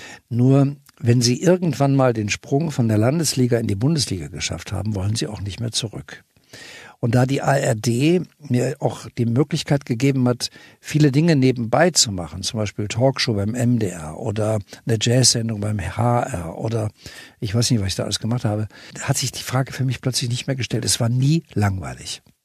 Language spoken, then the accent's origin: German; Saarbrücken, Saarland, Germany; ich kenne Sie irgendwoher, wo kommen Sie her? Ich sage, aus Saarbrücken.